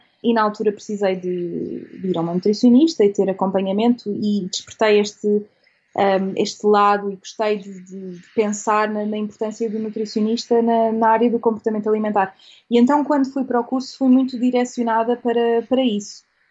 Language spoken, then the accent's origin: Portuguese; Lisbon, Portugal; now in England, United Kingdom; sou nutricionista, sou natural de Lisboa, mas estou a viver em Inglaterra.